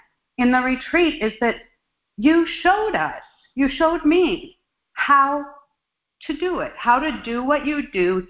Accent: Roseville, United States; I am from Roseville and also an attendee from last week's retreat.

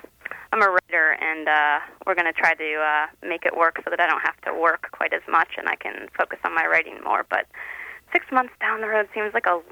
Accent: Midwest, United States; So, and I grew up in the Midwest, and I'm used to the West Coast and the laid-back kind of way people are on the West Coast.

